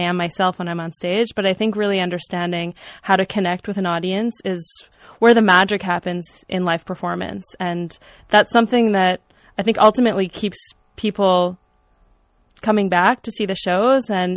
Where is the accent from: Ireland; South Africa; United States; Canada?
Canada; Montreal, Quebec; being from Montreal, I really felt like, and also being a Canadian